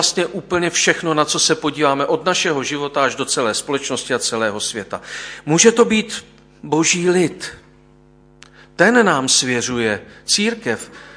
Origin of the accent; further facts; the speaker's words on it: Ostrava, Moravian-Silesian Region, Czechia; já jsem vyrostl ve Vítkovických železárnách a strojírnách Klementa Gottwalda, to bylo v Ostravě